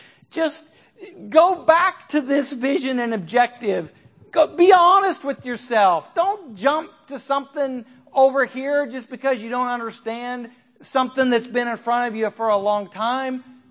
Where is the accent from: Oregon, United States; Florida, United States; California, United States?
Oregon, United States; now in Louisiana, United States; I grew up in Oregon and you could see in the water.